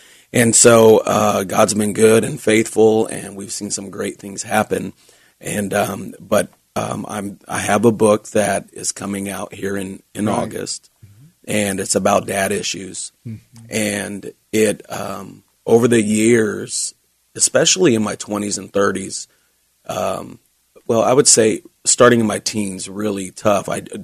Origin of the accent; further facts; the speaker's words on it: Sacramento, California, United States; Yeah, I am a PK, and I grew up here in Sacramento, and I am a home boy.